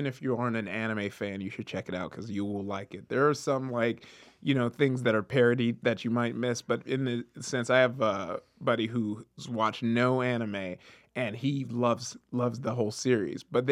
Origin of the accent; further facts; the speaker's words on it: Compton, California, United States; because growing up in Compton, my dad obviously wanted to keep a close eye on me, didn't really want me out as much.